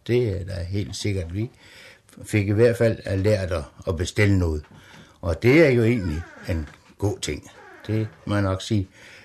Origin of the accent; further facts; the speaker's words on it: Løvring, Central Denmark Region, Denmark; jeg er født i 1926 i Løvring Sogn ude Viborg Amt, og født op på et husmandssted der, hvor min forældre havde sådan et mindre landbrug.